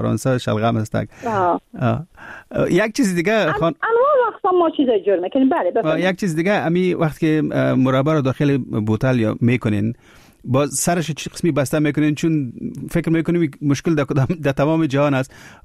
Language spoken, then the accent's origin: Pashto; Kabul, Afghanistan; زه اصل کې د کابل یم